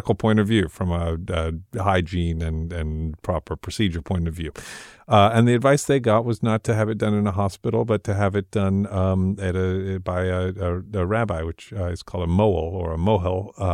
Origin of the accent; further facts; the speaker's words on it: London, United Kingdom; I grew up I was born in London, England